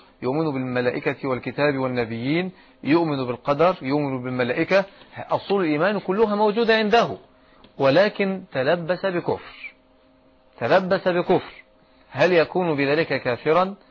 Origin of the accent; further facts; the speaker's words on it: Egypt; أما عندنا في مصر مثلا فالأمر قد يكون مختلفا